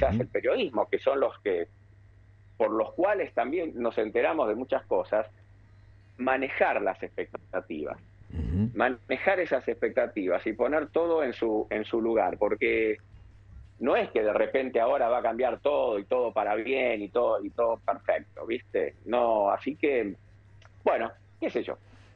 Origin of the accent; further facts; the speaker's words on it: Argentina; Yo estoy aquí trabajando, no estoy viviendo, ¿no? Sigo siendo un argentino más.